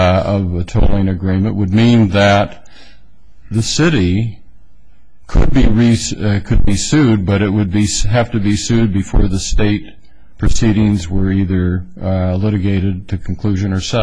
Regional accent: California, United States; Well, I am, because the district court didn't, as far as, you know, I come from California, and you have to go through this elaborate procedure

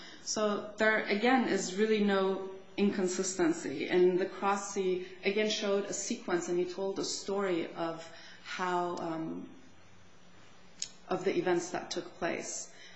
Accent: Santa Monica, California, United States; No, Santa Monica.

